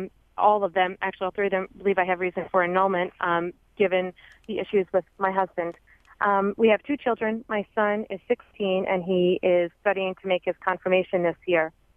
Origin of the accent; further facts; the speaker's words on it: Pennsylvania, United States; I'm originally from Bucks County, so I was pleased to hear that you're serving in the Philadelphia area.